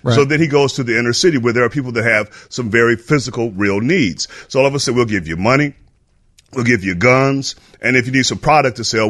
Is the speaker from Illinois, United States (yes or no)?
yes; Chicago, Illinois, United States; grew up right next door to Beverly. I grew up in Washington Heights, all right?